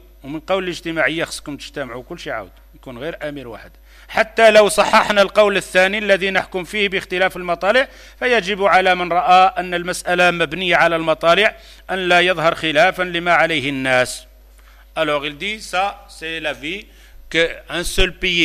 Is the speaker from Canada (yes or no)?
no; Morocco; le Maroc, je suis marocain